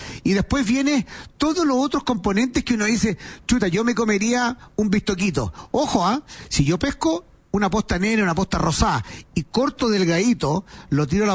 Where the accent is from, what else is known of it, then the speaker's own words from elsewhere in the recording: Chile; Uno, que somos súper, el chileno es cómodo, quiere tener todo fácil a la mano